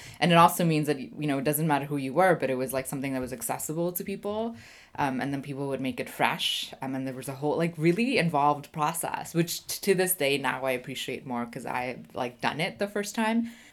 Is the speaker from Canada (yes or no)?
yes; Canada; when we were young kids, when we were growing up in Canada.